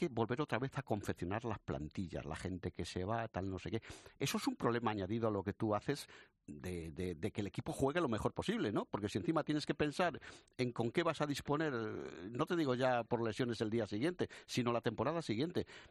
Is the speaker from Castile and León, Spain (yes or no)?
yes; Castile and León, Spain; como leonés